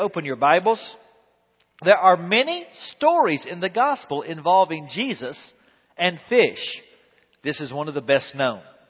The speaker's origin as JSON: {"language": "English", "region": "Texas", "country": "United States", "said": "they'd been giving me a hard time all week long because I was from Texas. And so they had really been giving me a hard time about being from Texas and how little we know."}